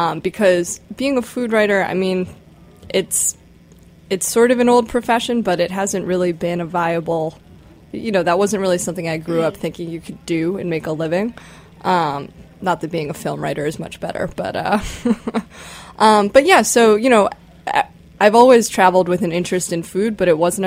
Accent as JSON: {"language": "English", "town": "Chicago", "region": "Illinois", "country": "United States", "tie": "born or raised there", "said": "I actually wrote a story about openly gay students in my high school, of which I grew up in Chicago, and I went to a big public high school"}